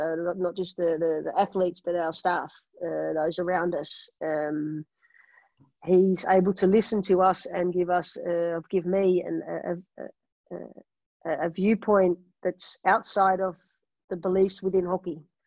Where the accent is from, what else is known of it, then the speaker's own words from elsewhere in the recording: Australia; moved away as an adult; now in Netherlands; So when I came to Holland, I started coaching in as an Australian athlete.